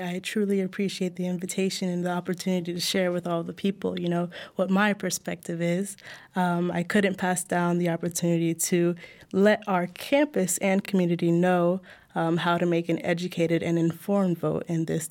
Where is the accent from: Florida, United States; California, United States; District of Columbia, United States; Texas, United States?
Florida, United States; I grew up in Florida. I am the child of an immigrant. I grew up with a single mother. She came to the United States in 1969 as a war refugee from Nigeria.